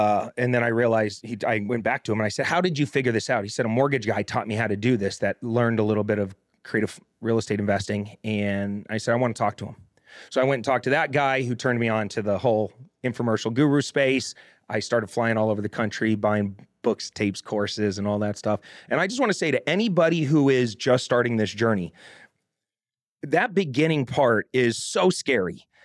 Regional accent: Arizona, United States; I'm a dumbass from Arizona who joined the Navy and gets on a ship and throws up all over the place.

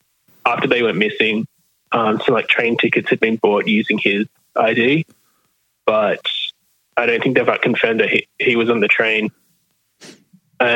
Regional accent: Perth, Western Australia, Australia; now in Canada; From Perth. Actually, in Canada at the moment, though.

